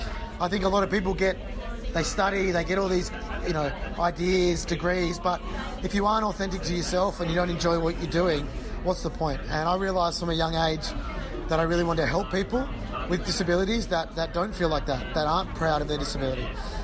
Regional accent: Australia; I'm from Australia where obviously we love sport.

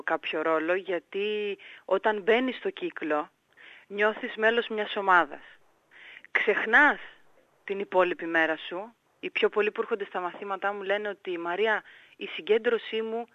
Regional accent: Greece; Έρχομαι από την Ελλάδα.

